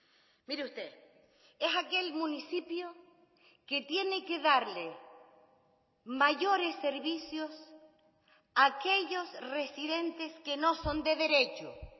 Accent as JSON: {"language": "Spanish", "region": "Canary Islands", "country": "Spain", "said": "me siento canaria"}